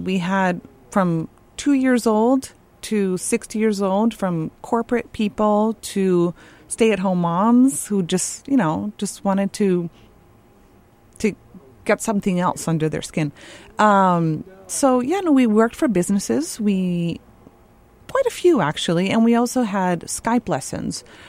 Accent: United States; I'm an American and I speak English.

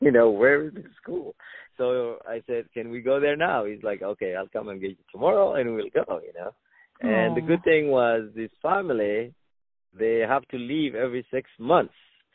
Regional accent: Sudan; English is a second language; moved away; coming here, I didn't speak any English. There was no word in English. I had, you know, was staying with a family who speak Arabic, and there was no friends. I didn't know anybody in Beverly Hills. There was no Sudanese in Beverly Hills

